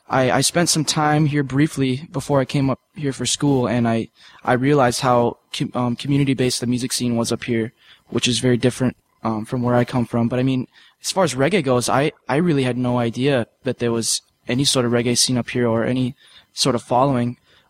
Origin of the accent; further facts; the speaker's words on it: San Diego, California, United States; so we're from the West Coast, I'm from San Diego, Terry's from L.A.